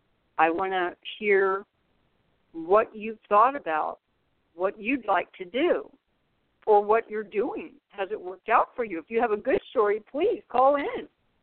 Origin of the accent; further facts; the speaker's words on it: California, United States; I come from California. The options there are not as great for retirees.